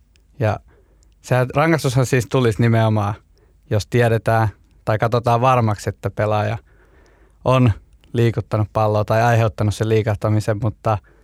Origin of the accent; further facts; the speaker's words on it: Vantaa, Uusimaa, Finland; koska olen ylpeä vantaalainen ja aion aina olla